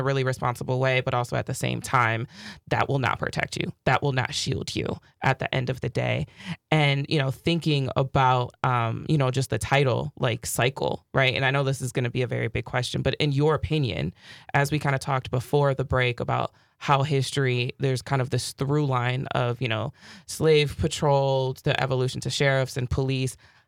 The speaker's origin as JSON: {"language": "English", "town": "Milwaukee", "region": "Wisconsin", "country": "United States", "said": "And so I'm from Milwaukee, right?"}